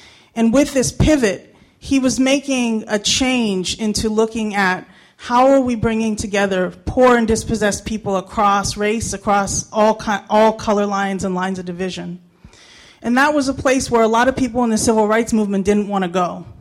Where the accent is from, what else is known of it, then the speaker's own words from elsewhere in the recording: Pennsylvania, United States; now in Philadelphia, United States; I grew up in Westmoreland County in southwestern PA. I've been living in Philadelphia for 26 years.